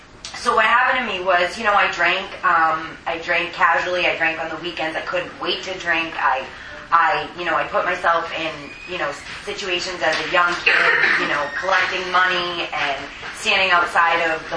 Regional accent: Boston, Massachusetts, United States; I'm from Boston, Massachusetts, and I started, drinking at a relatively young age.

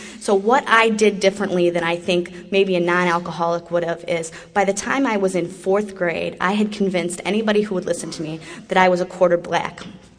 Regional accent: Fort Lauderdale, Florida, United States; also born or lived in Chicago; I was born in Chicago, Illinois. When I was two, my parents, who were married at the time, moved to Fort Lauderdale. I spent 15 years there.

